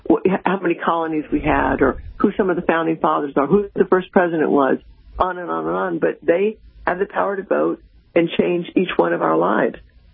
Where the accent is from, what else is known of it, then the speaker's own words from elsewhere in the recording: United States; And to me, it's just sad as an American to know that there are so many clueless people in this country